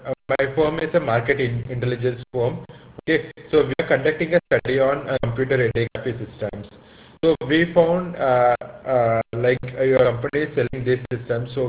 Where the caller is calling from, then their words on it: India; I'm calling from BIS Research India. India, we are calling from India.